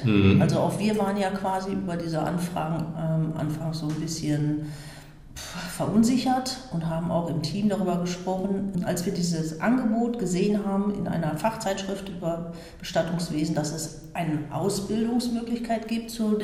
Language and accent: German; Bergkamen, North Rhine-Westphalia, Germany; ich komme aus Bergkamen, arbeite dort im Bestattungshaus Schäfer-Kretschmer, arbeite als Bestatterin und als Trauerbegleiterin